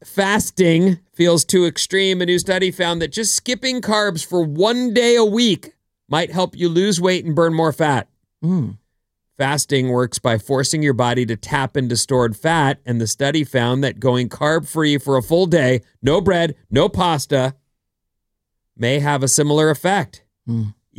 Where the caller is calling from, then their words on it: Star, Idaho, United States; also born or lived in Bay Area; I'm listening from Star, Idaho.